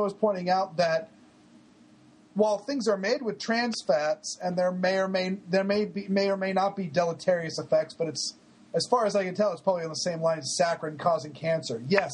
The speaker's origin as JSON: {"language": "English", "region": "Maine", "country": "United States", "tie": "born or raised there", "said": "I grew up in Maine and now I live in Massachusetts, and right in between it is New Hampshire with no sales tax."}